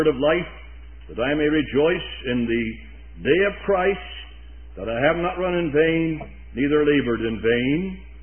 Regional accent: Bryn Mawr, Pennsylvania, United States; Brother Myers said, I was from Bryn Mawr. Well, that's a suburb of Philadelphia.

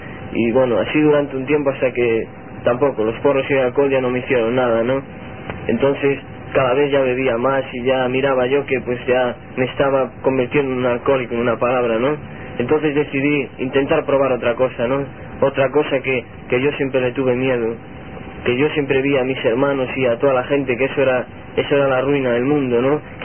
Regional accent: Spain; soy un joven que tengo 19 años y soy de España. Yo nací en un hogar normal, un hogar de obreros

